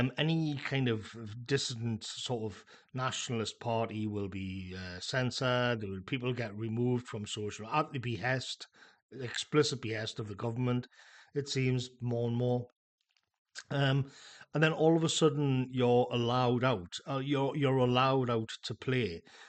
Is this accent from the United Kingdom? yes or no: yes; United Kingdom; I just don't see why this should affect us in Britain. I don't see how our interests as British people are somehow magically connected to the Middle East